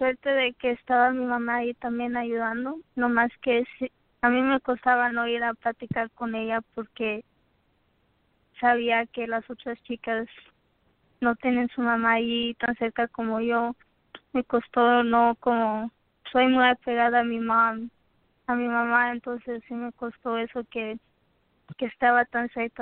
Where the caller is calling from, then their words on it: Goshen, Indiana, United States; De Indiana, Goshen, Indiana.